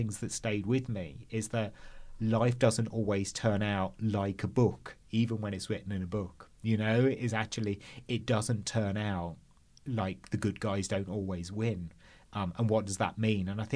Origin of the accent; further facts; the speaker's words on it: England, United Kingdom; Certainly, when I was growing up in England, we had to sell raffle tickets every year